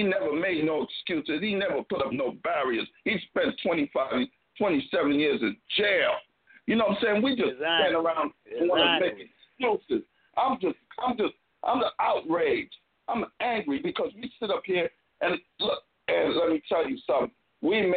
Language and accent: English; San Francisco, California, United States; I'm from San Francisco, California.